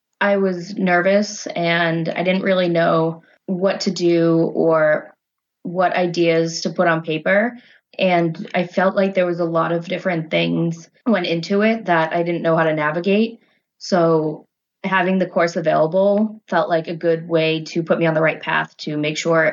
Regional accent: Boston, Massachusetts, United States; I'm from Boston.

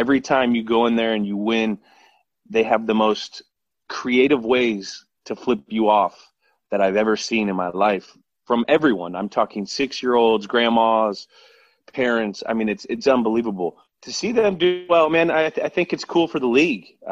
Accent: California, United States; That's who I grew up in the Bay Area.

